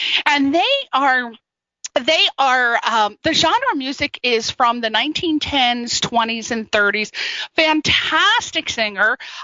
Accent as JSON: {"language": "English", "region": "East Coast", "country": "United States", "said": "And, you know, I'm from the East Coast, so I'm looking at that time going, oh, my God, back in the day, that's exactly when we would go out at night."}